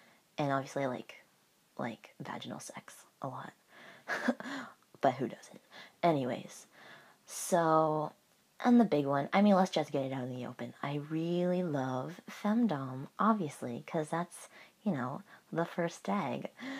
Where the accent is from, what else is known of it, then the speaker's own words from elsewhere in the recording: Canada; I am female. I am Canadian.